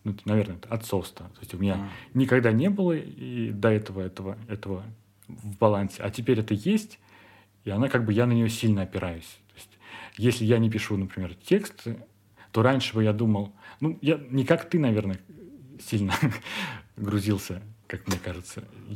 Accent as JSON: {"language": "Russian", "country": "Russia", "said": "Я, да, я из России"}